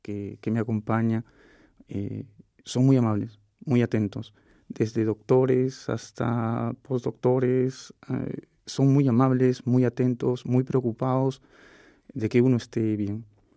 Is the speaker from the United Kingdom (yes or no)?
no; Peru; allá en mi país, el estudio básicamente estará enfocado en la zona de costa, uh-huh. al norte de la capital, que es Lima.